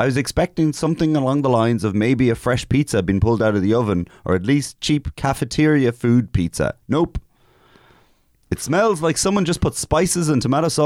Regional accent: Ireland; I'm putting Irish people down as this is what tourists think of us.

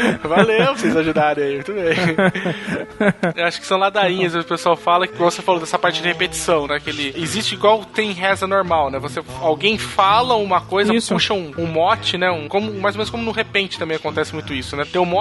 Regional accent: São Paulo, Brazil; Eu tô falando isso porque eu com o Du somos de cidade interior

